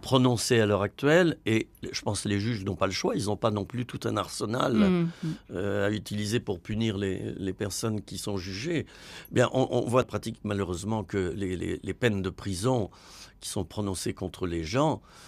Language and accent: French; France; mais on est des Français, bon, voilà.